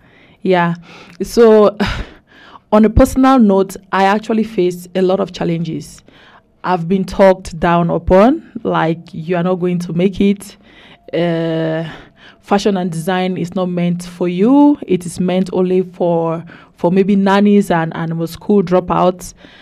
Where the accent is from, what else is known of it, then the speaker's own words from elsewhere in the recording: Bamenda, Northwest Region, Cameroon; And I'm from Bamenda.